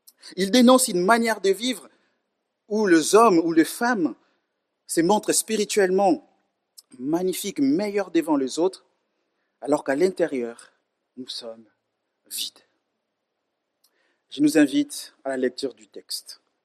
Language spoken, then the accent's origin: French; Kinshasa, DR Congo; je viens du Grand Congo, mais pas du vrai Congo. Donc, vous avez compris ou pas? Donc, je suis congolais de Kinshasa